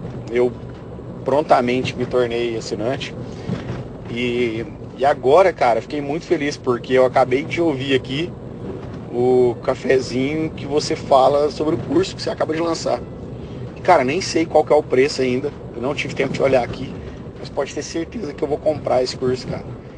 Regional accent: Uberlândia, Minas Gerais, Brazil; sou de Uberlândia, Minas Gerais

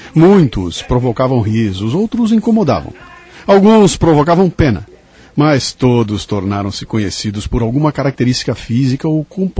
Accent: Bauru, São Paulo, Brazil; Quando eu era garoto lá em Bauru

